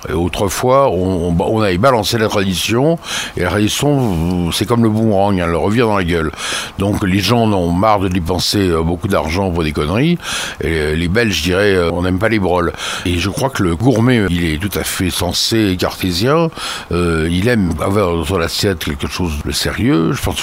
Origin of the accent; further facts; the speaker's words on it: Grand Est, France; je suis Lorrain, donc les Lorrains, ça, ils travaillent comme les Allemands, ils rigolent comme les Français.